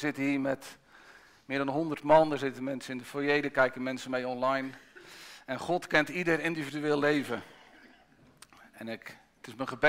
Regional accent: Middelharnis, South Holland, Netherlands; Opgegroeid hier in Middelharnis, het meest van mijn leven.

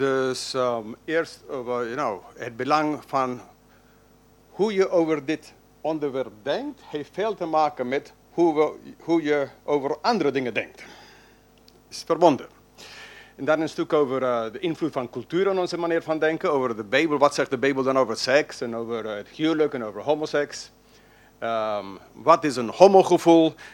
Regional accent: England, United Kingdom; Dutch is a second language; now in Eindhoven, Netherlands; ik ben een Engelsman … Dus ik woon in Eindhoven. Ik ben nu bijna 15 jaar in Nederland. Dus ik heb mij een inburgeringscursus in Eindhoven gedaan. Dus mijn zachte G komt ergens daartussen.

